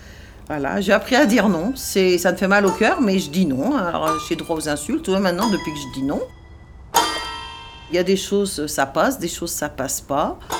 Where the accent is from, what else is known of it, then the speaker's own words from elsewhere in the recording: Bordeaux, Nouvelle-Aquitaine, France; Je suis née à Bordeaux, je suis une Bordelaise.